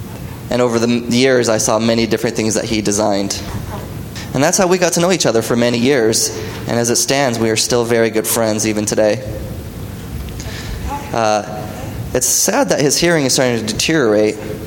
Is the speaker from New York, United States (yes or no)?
yes; New York, United States; born there; also born or lived in Los Angeles; now in Colorado, United States; I currently live in Colorado, but I was born in New York.